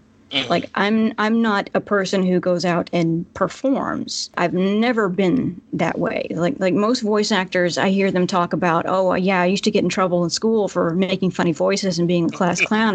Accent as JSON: {"language": "English", "region": "the South", "country": "United States", "accent": "Southern", "said": "In, like, a slightly exaggerated, my natural Southern accent"}